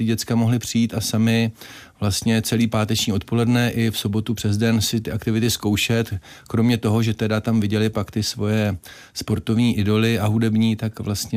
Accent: Hradec Králové, Hradec Králové Region, Czechia; also born or lived in Hořice; narodil jsem se v Hořicích, ale vlastně od dětství jsme žili v Hradci Králové

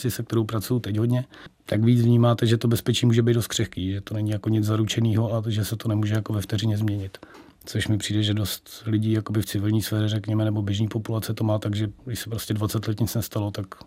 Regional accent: Vysočina Region, Czechia; A já jsem vyrostl na malý vesnici, jako na Vysočině, shodou okolností kousek je vojenské letiště v Náměšti nad Oslavou.

